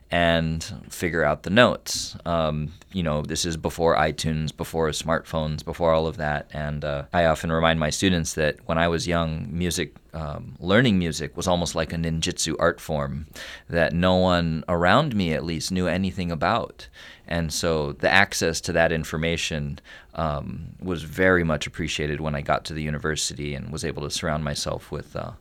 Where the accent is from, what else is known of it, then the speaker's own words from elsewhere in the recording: Mokuleia, Hawaii, United States; since I grew up in Mokulaia, there's not many live concerts or things out there.